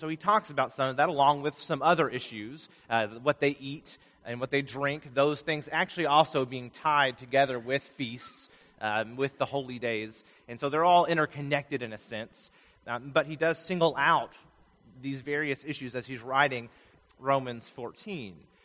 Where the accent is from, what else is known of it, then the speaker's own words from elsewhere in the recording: Vermont, United States; also born or lived in Louisville, Kentucky; now in Texas, United States; I was born in Louisville, Kentucky, and lived there for the first 7 years of life. And then we moved to Vermont. My dad preached up there for 12 years, very different kind of place than Kentucky. And then I've lived all the way down here in Texas.